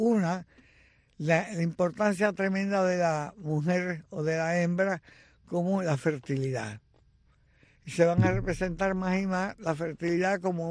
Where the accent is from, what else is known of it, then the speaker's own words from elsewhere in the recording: Baracoa, Guantánamo, Cuba; Yo siempre bromeaba cuando alguien me pregunta sobre dónde yo me crié en Baracoa Oriente, oigan ustedes.